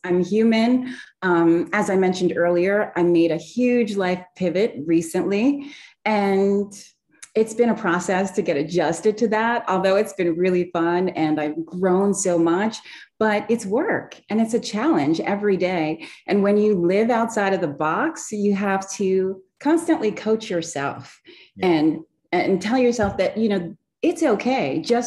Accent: Long Island, New York, United States; Actually, I was born on Long Island, suburbs of New York City. And and I've lived there my whole life.

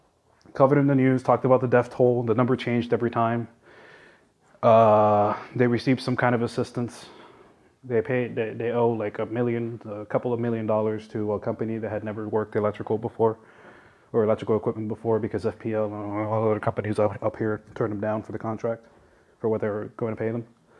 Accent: Miami, Florida, United States; You know, I'll tell them I'm from Miami.

